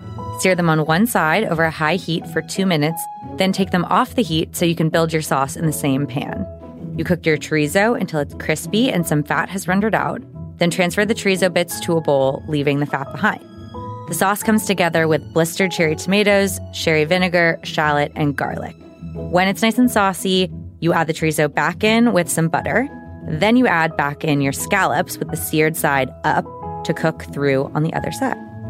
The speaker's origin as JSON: {"language": "English", "region": "California", "country": "United States", "also_born_or_lived": "Illinois", "moved": "as an adult", "said": "And as a Californian, I was like, what could that mean?"}